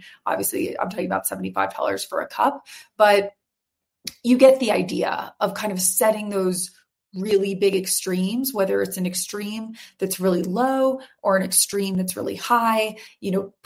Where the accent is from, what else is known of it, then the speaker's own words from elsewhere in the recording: Florida, United States; Whereas like I grew up in Florida, I don't know if you call it the South, I would.